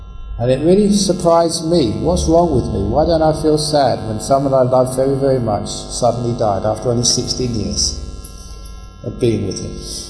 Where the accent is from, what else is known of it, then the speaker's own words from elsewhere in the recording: London, United Kingdom; The young man growing up in London, I loved music.